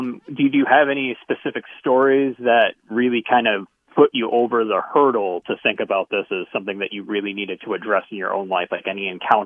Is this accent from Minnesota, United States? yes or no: no; North Dakota, United States; I mean, it was always interesting growing up in North Dakota because you would assume that mostly white people in North Dakota, and there are